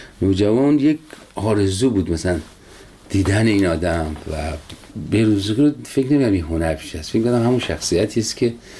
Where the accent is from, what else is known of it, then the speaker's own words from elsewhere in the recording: Sangsar, Semnan, Iran; غذای سنتی ولایت ما سنگسر، یکی از دهات شمال سمنان